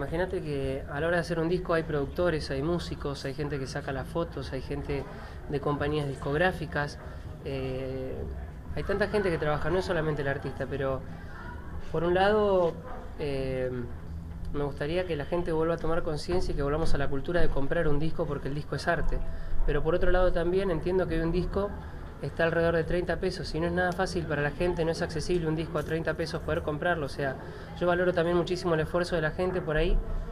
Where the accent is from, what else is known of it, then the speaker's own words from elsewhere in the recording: Argentina; Si como argentino poder cruzar las fronteras